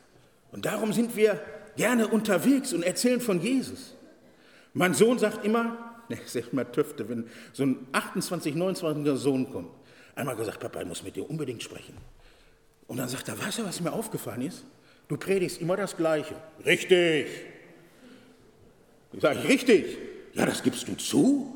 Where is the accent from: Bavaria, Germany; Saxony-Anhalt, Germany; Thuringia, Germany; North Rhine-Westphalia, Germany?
North Rhine-Westphalia, Germany; Gelsenkirchen; Ich komme aus Gelsenkirchen